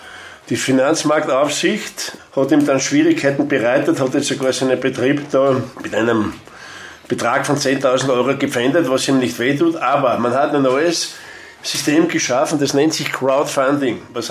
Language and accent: German; Styria, Austria; In der Not frisst der Teufel die Fliegen, heißt es auf Steirisch, ich komme aus der Steiermark.